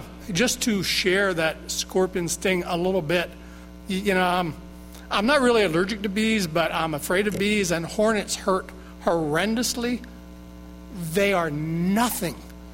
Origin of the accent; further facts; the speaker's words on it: Danville, United States; I'm a Methodist from Danville.